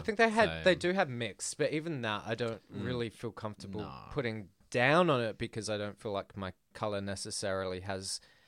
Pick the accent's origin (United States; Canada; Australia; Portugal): Australia; Adelaide, South Australia; I told someone on Grindr once that I was from Adelaide